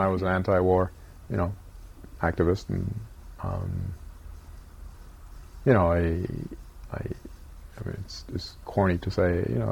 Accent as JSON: {"language": "English", "country": "Japan", "tie": "born or raised there", "said": "I really felt more Japanese growing up than American. I think I was uncomfortable with Americans, you know, growing up in Japan."}